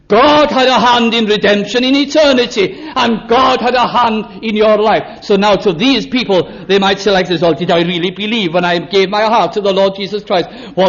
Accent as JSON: {"language": "English", "region": "Wales", "country": "United Kingdom", "said": "I am Welsh. Some are English. Some are Irish."}